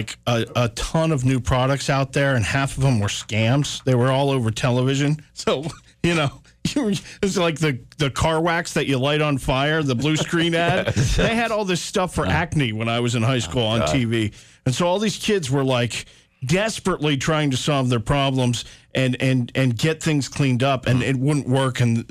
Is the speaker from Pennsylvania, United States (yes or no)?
yes; Pennsylvania, United States; born there; now in Vermont, United States; I was born in Pennsylvania, but I've been here 21 years.